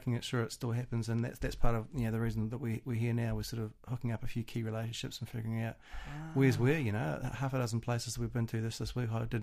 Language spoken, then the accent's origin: English; Napier, Hawke's Bay, New Zealand; I started off busking on the main streets in my hometown, Napier on the East Coast